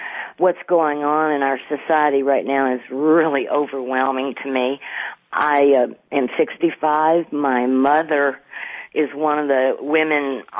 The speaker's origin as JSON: {"language": "English", "region": "Arkansas", "country": "United States", "tie": "born or raised there", "said": "Growing up in Arkansas with my family, like I said, we fought for civil rights."}